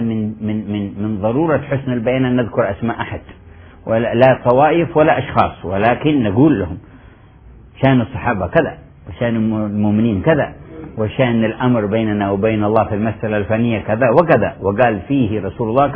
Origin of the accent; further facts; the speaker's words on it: Yemen; وبالنسبة للفرقة عندنا في اليمن